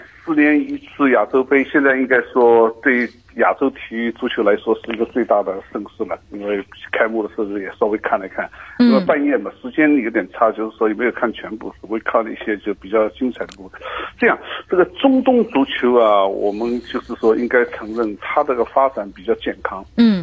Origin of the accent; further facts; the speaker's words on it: China; moved away; 在国内，因为我从国内过来的嘛